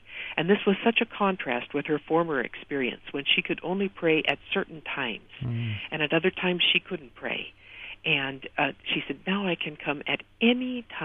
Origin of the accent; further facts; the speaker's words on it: Iran; I'm from Iran. I'm a Muslim.